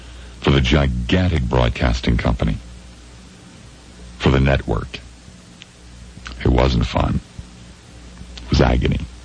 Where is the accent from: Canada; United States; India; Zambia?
United States; Philadelphia, Pennsylvania; born there; They forbid me to say that I was born in Philadelphia, that I had ever lived or worked any place other than Chicago.